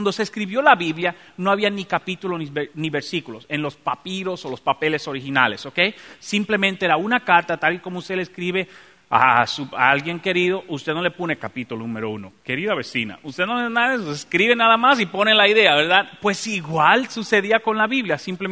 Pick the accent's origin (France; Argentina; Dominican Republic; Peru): Dominican Republic; now in United States; mi propio país, República Dominicana, también tiene la doble ciudadanía. Yo puedo seguir siendo dominicano y serme naturalizado americano sin tener que perder ni una ni la otra.